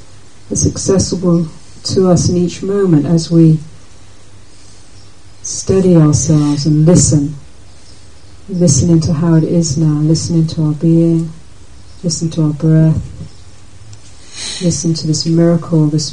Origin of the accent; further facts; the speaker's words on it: London, United Kingdom; born there; And my background is, I was born in London, and from Irish Catholic family, and English Protestant mother, lots of complexity.